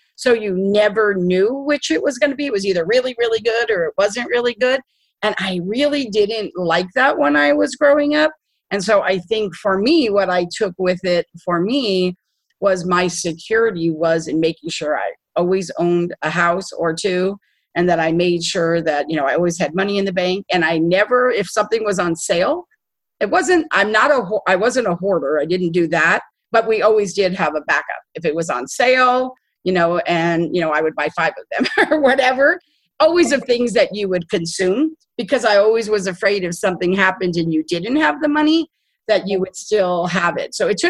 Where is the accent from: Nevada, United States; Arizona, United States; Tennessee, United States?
Nevada, United States; Las Vegas; I was raised in Las Vegas, you know, which is a big gambling town.